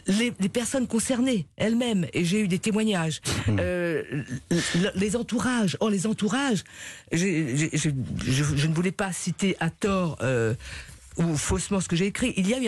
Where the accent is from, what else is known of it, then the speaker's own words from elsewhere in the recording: Réunion, France; je viens de l'île de la Réunion, il y a beaucoup de violence chez nous.